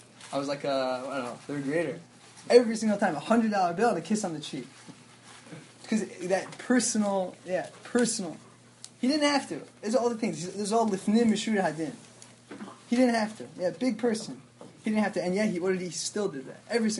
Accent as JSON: {"language": "English", "region": "New York", "country": "United States", "tie": "born or raised there", "said": "grew up in New York. I went to like all Ashkenazi schools. So if I slip into Ashkenazi, have a rap."}